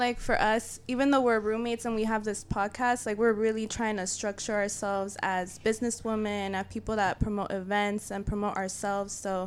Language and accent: English; San Diego, California, United States; He's actually from my hometown. He's from San Diego.